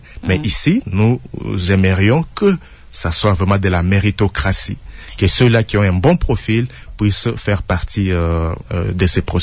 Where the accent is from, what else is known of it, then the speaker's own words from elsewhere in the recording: DR Congo; Je sais que en tant que Congolais